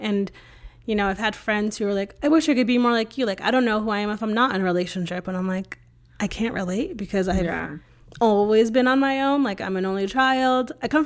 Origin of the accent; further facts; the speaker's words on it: Connecticut, United States; now in Austin, United States; I grew up in Connecticut, one of the most liberal states in the country.